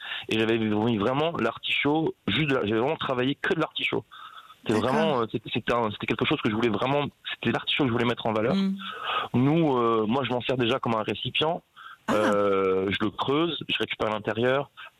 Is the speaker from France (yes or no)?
yes; Reims, Grand Est, France; also born or lived in Cannes; Moi, je suis cannois. J'ai grandi à Reims.